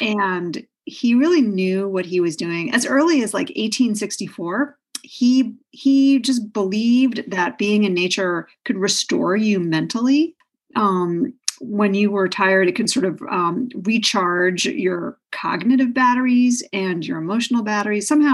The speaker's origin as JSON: {"language": "English", "town": "New York City", "region": "New York", "country": "United States", "tie": "born or raised there", "said": "I actually grew up in New York City. I grew up in Manhattan on the Upper West Side, and my parents were divorced."}